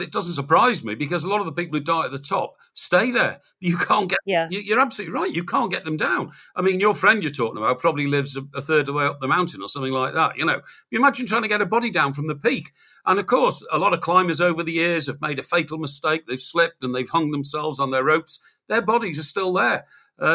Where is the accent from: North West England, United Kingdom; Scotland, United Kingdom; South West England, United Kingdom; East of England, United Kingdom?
North West England, United Kingdom; Chester; I was born and brought up in Chester.